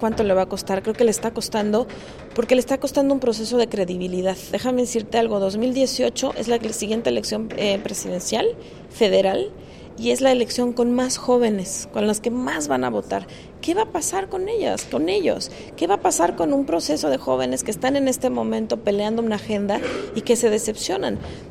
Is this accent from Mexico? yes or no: yes; Mexico; en particular en mi país, en México